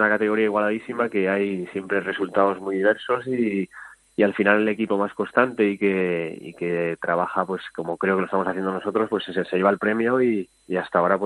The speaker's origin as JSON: {"language": "Spanish", "town": "Madrid", "region": "Community of Madrid", "country": "Spain", "said": "Yo soy de Madrid, sí."}